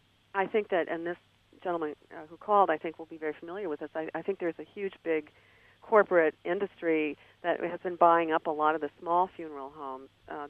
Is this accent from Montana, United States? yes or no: no; Minnesota, United States; now in Los Angeles, United States; I am originally from Minnesota, and through family contacts back in Minnesota, though I live in Los Angeles